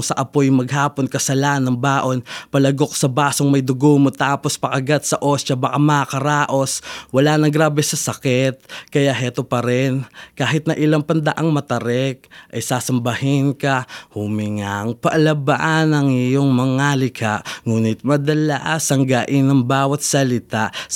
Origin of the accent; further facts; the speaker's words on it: Quezon City, Metro Manila, Philippines; Sa Cubao po.